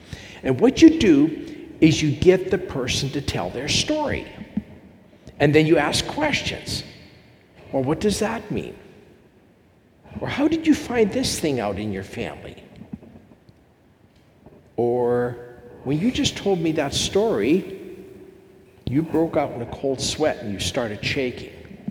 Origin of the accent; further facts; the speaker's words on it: Calgary, Alberta, Canada; I was born and raised in Calgary